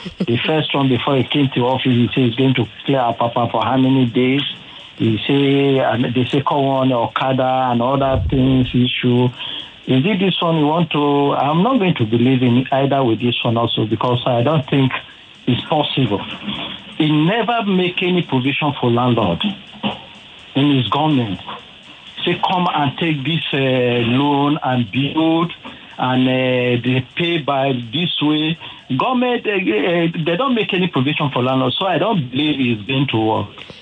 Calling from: Maryland, United States; I'm calling from Maryland.

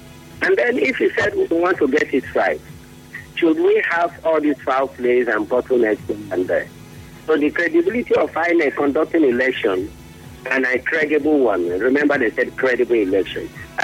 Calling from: Rivers, Nigeria; Yeah, I'm calling from Abara Town in Ichi, local government area of River State.

